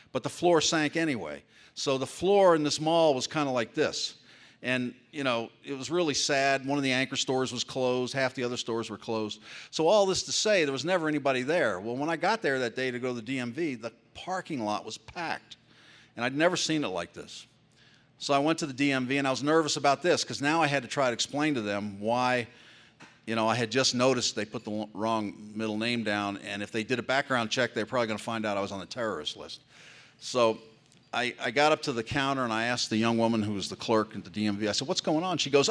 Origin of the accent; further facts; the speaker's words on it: England, United Kingdom; born there; But I was born in England. My mom's English. My father was in the military.